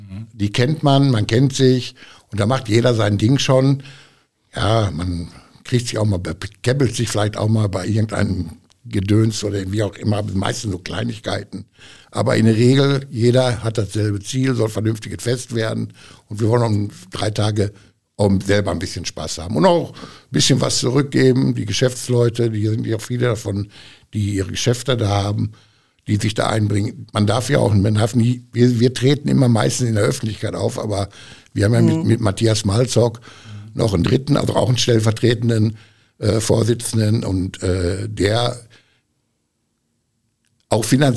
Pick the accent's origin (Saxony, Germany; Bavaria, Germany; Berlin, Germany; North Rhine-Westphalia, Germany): North Rhine-Westphalia, Germany; ich bin hier aufgewachsen, in der Waldsiedlung groß geworden, jetzt schon seit Anfang der 90er lebe ich in Lenkerbeck oder Hülz-Lenkerbeck hier an der Viktoriastraße, da wohne ich.